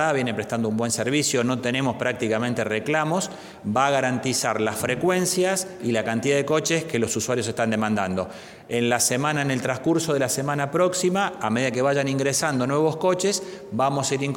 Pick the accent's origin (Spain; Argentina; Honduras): Argentina; Córdoba; y lo digo como cordobés, es que Córdoba ayer se movilizó masivamente, en paz, sin violencia